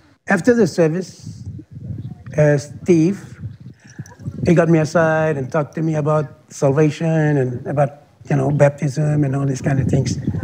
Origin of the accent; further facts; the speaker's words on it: Mushu Island, East Sepik, Papua New Guinea; I'm from Mushu Island. I was a Catholic until our missionaries came.